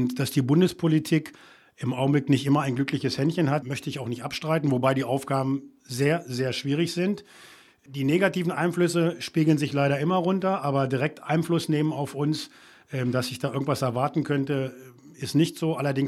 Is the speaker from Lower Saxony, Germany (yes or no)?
yes; Bad Lauterberg, Lower Saxony, Germany; Ich wohne übrigens selber in Barbis. Ich bin in der Kernstadt geboren und aufgewachsen, wohne jetzt in Barbis